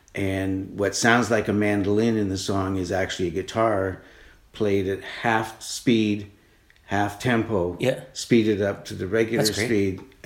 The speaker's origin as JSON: {"language": "English", "town": "Toronto", "region": "Ontario", "country": "Canada", "tie": "born or raised there", "also_born_or_lived": "British Columbia", "said": "I am originally born and bred in Toronto."}